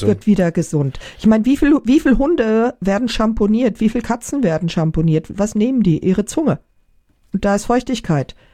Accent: Linz, Upper Austria, Austria; Bei uns in Linz in Oberösterreich

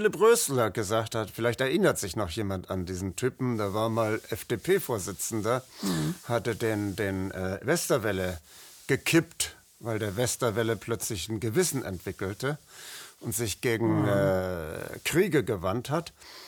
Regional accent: Flensburg, Schleswig-Holstein, Germany; ich bin dann am Werftarbeiterviertel aufgewachsen in Flensburg, ne? In so einem richtigen Industriegebiet.

